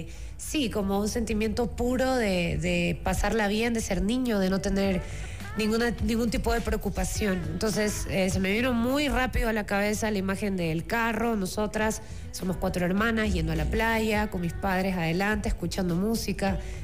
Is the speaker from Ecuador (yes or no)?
yes; Guayaquil, Guayas, Ecuador; yo iba siempre a la playa, específicamente Salinas, porque soy de Guayaquil.